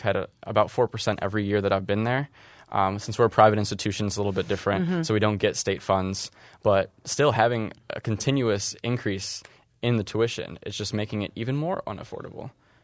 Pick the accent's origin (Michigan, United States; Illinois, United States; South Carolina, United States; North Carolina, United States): Michigan, United States; Downriver; I come from Downriver, which has a lot of blue-collar working-class families.